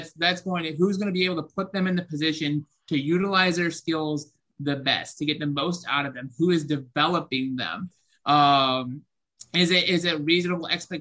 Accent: Ohio, United States; Growing up in Ohio, I saw Cleveland play enough

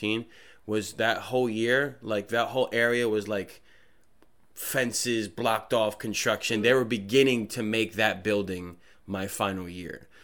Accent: Trenton, New Jersey, United States; Went to Mercer County Community College in Trenton, where I'm from. I'm originally from Trenton, New Jersey.

